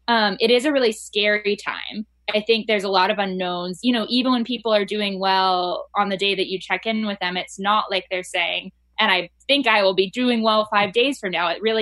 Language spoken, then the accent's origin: English; California, United States; now in New York, United States; I am from California and live in New York and went to school in Oregon.